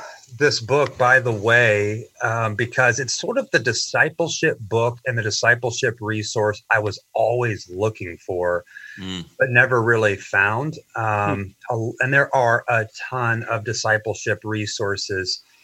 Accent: St. Joseph, Missouri, United States; also born or lived in South Georgia; And I grew up in St. Joe, just my hometown.

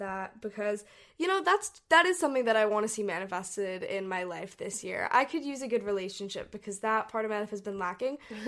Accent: Hong Kong; We grew up in Hong Kong and we traveled all over Asia.

